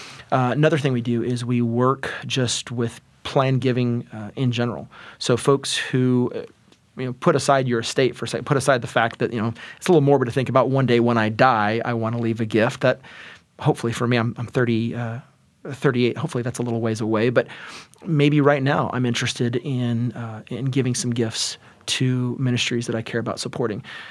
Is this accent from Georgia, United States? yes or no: yes; Georgia, United States; now in Oklahoma, United States; I'm an East Coast guy. I'm from Georgia. Spend most of my years growing up there, and Oklahoma was not on my radar, admittedly.